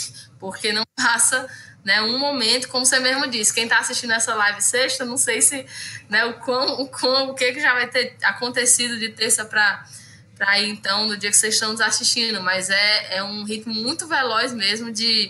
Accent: Rio Grande do Norte, Brazil; lá no meu estado do Rio Grande do Norte

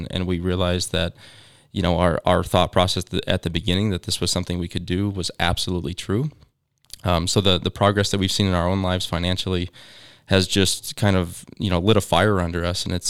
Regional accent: Colorado, United States; that I was familiar with growing up in Western Colorado.

